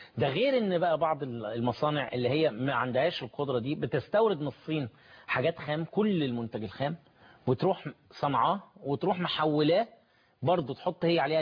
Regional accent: Egypt; احنا كمصريين

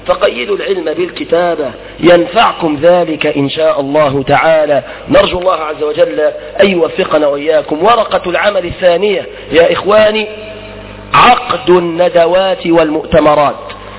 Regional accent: Mansoura, Dakahlia, Egypt; ففي أثناء المرور عندنا في المنصورة على مجموعة من الشباب

